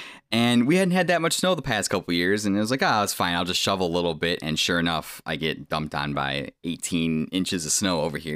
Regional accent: Illinois, United States; growing up in Illinois, you would assume that the universal law of dibs was just written into the fabric of the universe because everyone respected it. People in Indiana, since moving out here

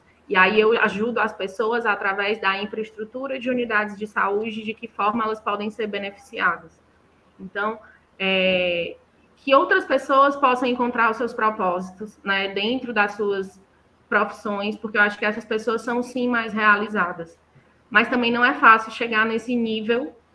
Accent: Ceará, Brazil; Gente, eu sou cearense, acorda.

